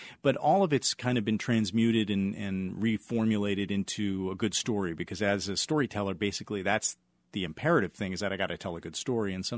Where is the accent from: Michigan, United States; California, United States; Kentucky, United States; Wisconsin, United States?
Wisconsin, United States; Milwaukee; I grew up in Milwaukee, Wisconsin, and you know, the folks that I grew up with were smart, good people, well-intentioned.